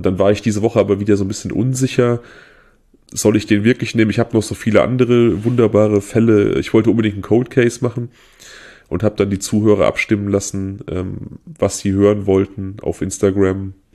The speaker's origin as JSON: {"language": "German", "region": "North Rhine-Westphalia", "country": "Germany", "tie": "born or raised there", "said": "Daniel und ich, wir stammen beide so aus dem Umland von Siegen und ich komme eben aus einem, oder ich bin aufgewachsen in einem Dorf, das so am äußersten Zipfel Nordrhein-Westfalens liegt, an der Grenze zu Hessen und Rheinland-Pfalz"}